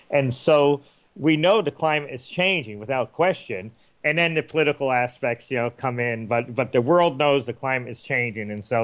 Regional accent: New York, United States; But I know I grew up in New York, and I know 10,000 years ago – New York was covered with 5,000 feet of ice

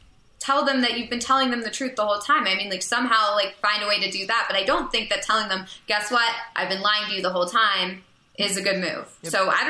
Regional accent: Texas, United States; we had the W last names, we're both from Texas

